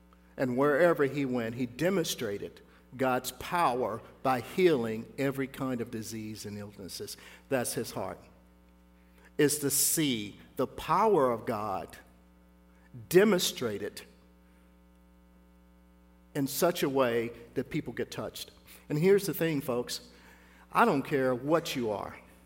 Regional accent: the South, United States; my amazing background as a black man growing up in the South

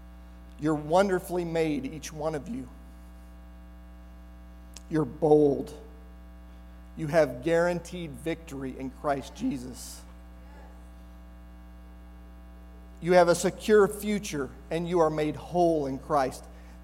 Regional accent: St. Joseph, United States; because I grew up in St. Joe. I was a fisherman. I went hunting.

